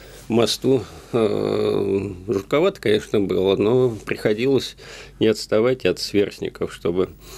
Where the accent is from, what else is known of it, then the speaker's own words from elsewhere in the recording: Moscow, Russia; И поскольку я вырос на берегу Москва-реки, и еще тогда кольцевой не было